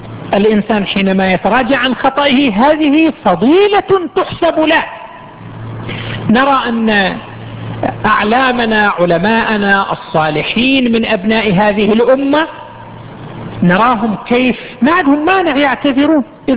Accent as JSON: {"language": "Arabic", "town": "Qatif", "region": "Eastern Province", "country": "Saudi Arabia", "said": "كان عندنا في القطيف"}